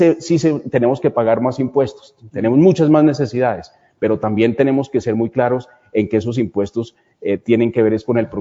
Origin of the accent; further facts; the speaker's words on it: Colombia; a mí me da mucho orgullo como colombiano tener ese equipo de gente